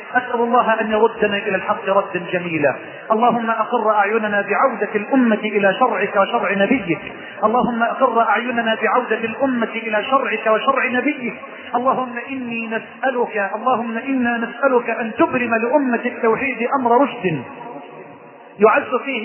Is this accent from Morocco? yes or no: no; Egypt